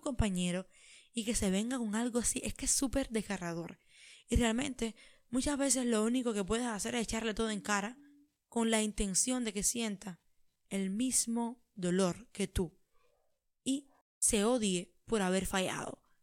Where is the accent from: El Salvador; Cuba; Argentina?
Cuba; como persona que, como les digo, como cubana, que identifico mi realidad en este tipo de dramatizados